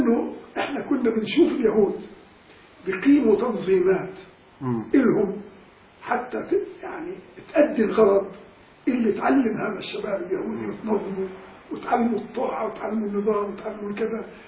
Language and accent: Arabic; Palestine; لأنه عادة بلادنا الساحل الفلسطيني